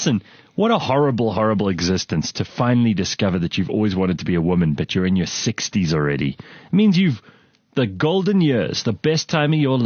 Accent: South Africa; But fuck you, I live in this country. I'm South African.

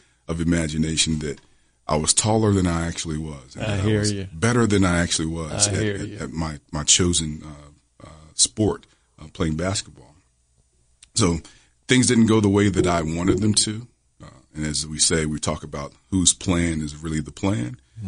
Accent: Richmond, Virginia, United States; born and raised in Richmond, Virginia on the south side, went to school in South Richmond.

